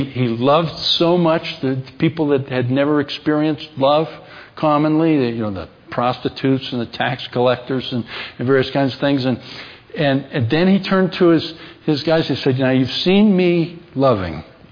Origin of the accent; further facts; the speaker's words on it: Colorado, United States; Yeah, I'm a pastor from Colorado.